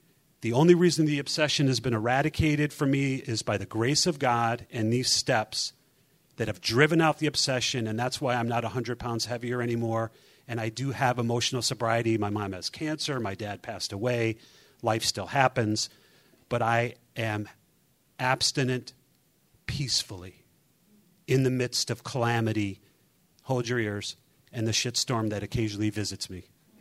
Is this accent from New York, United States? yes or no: no; Chicago, Illinois, United States; I'm a recovered compulsive reader. I'm from Chicago. Hi, guys. Chicago, right. It's cold in Chicago.